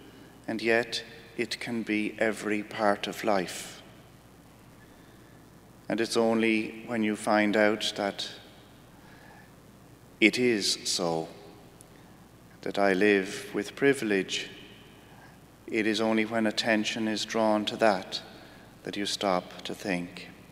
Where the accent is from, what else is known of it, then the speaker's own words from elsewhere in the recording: Ireland; accent: Irish; They tell me I'm from Ireland because of my accent, which in an amazing way is something that I didn't choose. I was born into a particular country